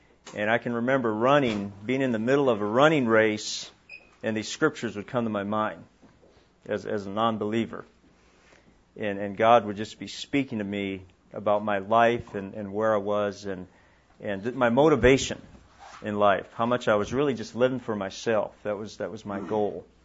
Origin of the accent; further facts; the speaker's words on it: Honolulu, Hawaii, United States; some of you have probably been over to Honolulu. I grew up near Diamond Head, near Waikiki.